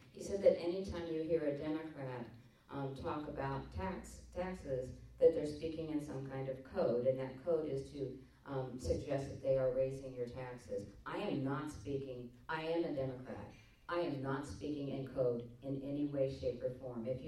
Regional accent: California, United States; born there; I was born in California.

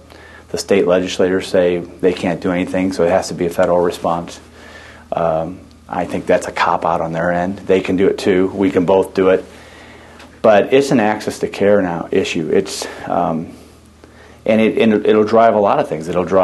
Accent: Collinsville, Illinois, United States; I live in my hometown of Collinsville.

